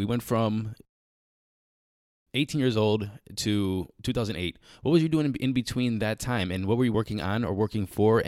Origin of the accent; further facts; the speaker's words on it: Cleveland, Ohio, United States; You know I'm from Cleveland, yeah?